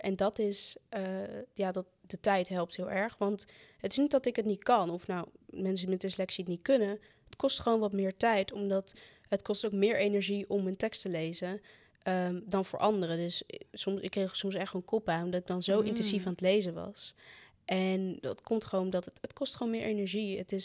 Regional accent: Ethiopia; Dutch is a second language; now in Netherlands; ik ben geadopteerd. Ik heb biologische ouders ergens anders. Ik heb echt een verhaal. Ik kom uit Ethiopië.

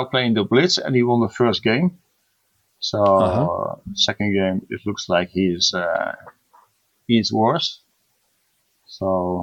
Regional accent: Netherlands; Netherlands in the Budapest Olympiad. So, of course, a special match because, Italy is playing against my home country.

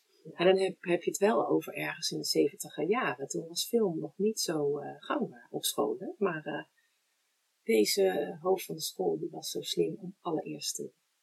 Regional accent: Delft, South Holland, Netherlands; born there; En ik ben geboren in Delft. En mijn ouders woonden toen in een huis bij mijn grootouders in. Dus mijn geboortegrond, dat is in Rijswijk, is in huis bij mijn opa en oma.

